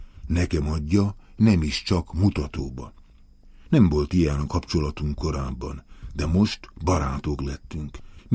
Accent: Hungary; de köszönni, mert magyar vagyok.

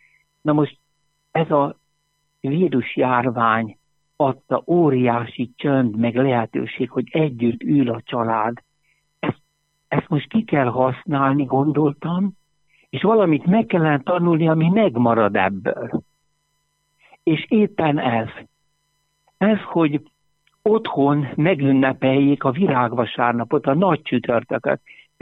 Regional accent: Sióagárd, Tolna, Hungary; Egyszerű paraszt családból származunk, Sió Agárd, Szekszárd melletti kis falu.

